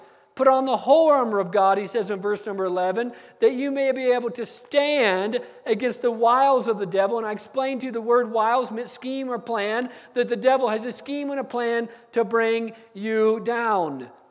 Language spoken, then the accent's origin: English; United States; I grew up on the Navajo Indian Reservation. The Navajo Indians and their Navajo culture have a lot of things that they do.